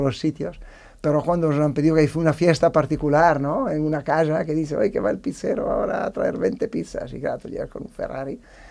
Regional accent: Arenzano, Italy; hay una pizza que yo le he llamado Arenzano, que es el nombre de mi pueblo, del Lago de Garda, que es un pueblecito de 80 habitantes, de campesinos. Cuando yo era pequeñito, allí nosotros teníamos cerdos.

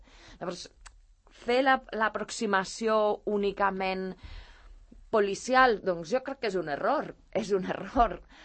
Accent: La Floresta, Catalonia, Spain; Jo sóc de la Floresta, com ja sabeu

